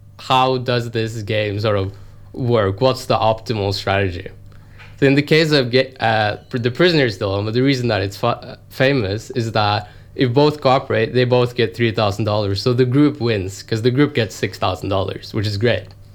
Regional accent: Oslo, Norway; moved away as an adult; No, I'm actually from Oslo in Norway, which is almost as far away from Auckland as you can get, like, physically on the map.

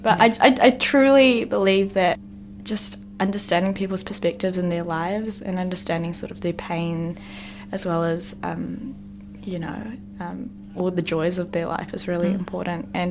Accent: New Zealand; But where I feel like I'm not entirely part of like my Koreans, and I feel like I'm a, you know, an Asian New Zealander

